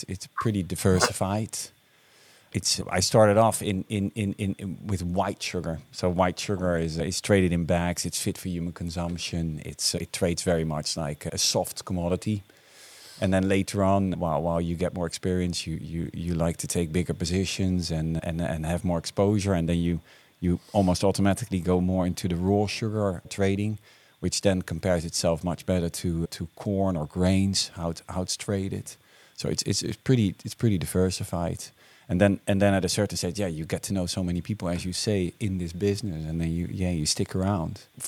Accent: Lisse, South Holland, Netherlands; English is a second language; now in Bloemendaal, Netherlands; We live very near here in Bloemendaal. And I grew up actually in Lisse. Lisse is a village quite near here as well. Tulip area. Agricultural area as well.

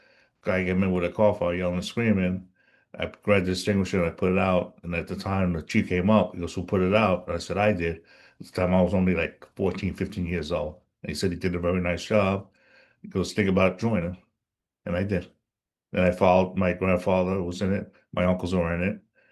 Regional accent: Westbury, New York, United States; born there; I was born in Westbury, Long Island, at Meadowbrook Hospital. Now it's Medical Center, but it was Meadowbrook at the time.

